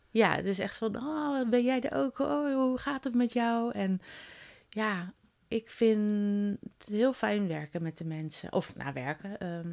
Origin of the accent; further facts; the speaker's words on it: Rotterdam, South Holland, Netherlands; Ik kom oorspronkelijk uit Rotterdam. Mijn ouders die woonden in Rotterdam. En we waren verbonden met een Pinkstergemeente.